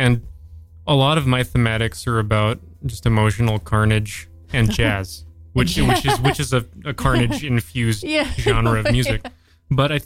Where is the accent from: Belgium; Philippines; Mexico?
Philippines; I'm Filipino.